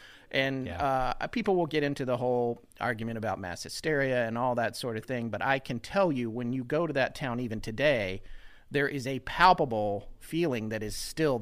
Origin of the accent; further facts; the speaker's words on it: North Carolina, United States; And I'm from North Carolina.